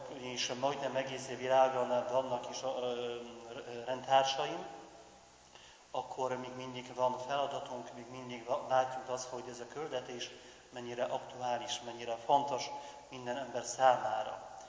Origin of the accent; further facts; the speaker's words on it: Poland; Hungarian is a second language; moved away as an adult; now in Sződliget, Hungary; lengyel vagyok, már 12. évet töltök itt Magyarországon